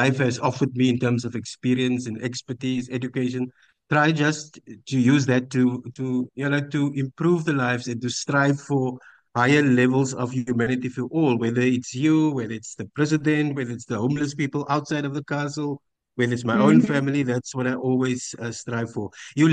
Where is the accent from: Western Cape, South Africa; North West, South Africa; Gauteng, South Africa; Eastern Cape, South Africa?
Western Cape, South Africa; Paarl; I'm from West Cape, born and bred in a small, not now any small anymore. In the 60s, it was quite small, Paarl, outside of Cape Town